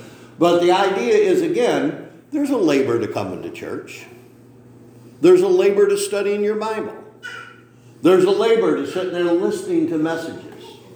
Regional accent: Machias, Maine, United States; You know, we grew up in Machias, and, you know, Machias, the snow season starts somewhere around August and ends around the 1st of July or something. And we lived on Route 16

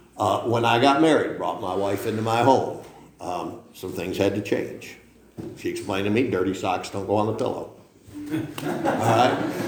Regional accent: Ellicottville, New York, United States; born there; also born or lived in Salamanca; I was born over in Ellicottville. And I was born in Salamaica.

